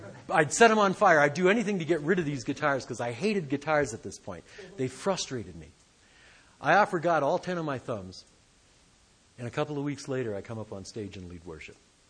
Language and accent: English; Detroit, Michigan, United States; growing up in Detroit in the 60s and 70s, that was, you know, rock and roll was like king, man.